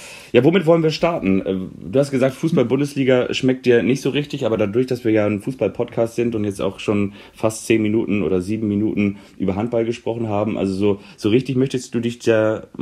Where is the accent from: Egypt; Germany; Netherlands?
Germany; Kiel, Schleswig-Holstein; Ja, ich bin ja in Kiel aufgewachsen und sozialisiert